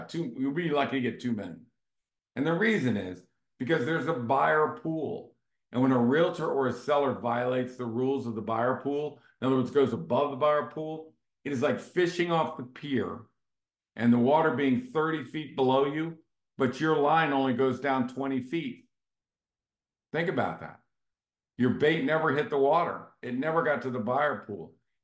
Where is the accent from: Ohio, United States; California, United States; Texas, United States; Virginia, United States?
Virginia, United States; Vienna; When I grew up here in Vienna, nobody went anywhere for spring break. Nobody.